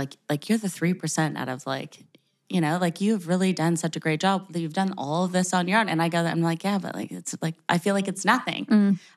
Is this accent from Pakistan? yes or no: no; Sarnia, Ontario, Canada; I feel like from when I grew up in Sarnia, like there wasn't much there.